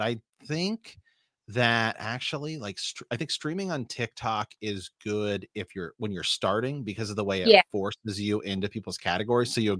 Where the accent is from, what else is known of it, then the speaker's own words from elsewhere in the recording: Ohio, United States; now in Portland, United States; I'm actually from Ohio originally. I was kind of looking at that one, but now I live in Portland